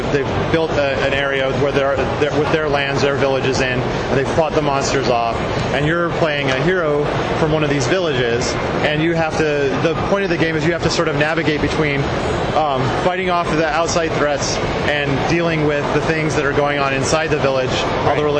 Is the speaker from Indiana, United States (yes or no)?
no; Tucson, Arizona, United States; Well, I grew up in Tucson, Arizona, and I was always really interested in the mythology of that region.